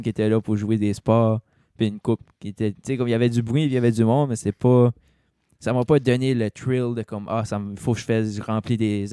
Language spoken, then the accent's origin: French; Acadia, Canada; moi, je trouve qu'on est acadien, mais on est aussi bilingue, pareil.